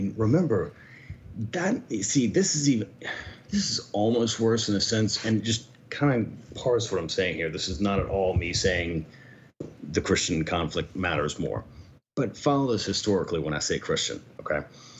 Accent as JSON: {"language": "English", "country": "United States", "said": "And yes, I'm an American saying"}